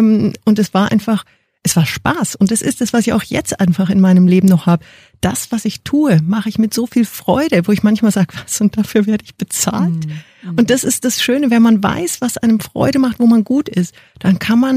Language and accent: German; Munich, Bavaria, Germany; born there; Ich bin geboren in München, 5 Kilometer von BMW, vom Headquarter entfernt.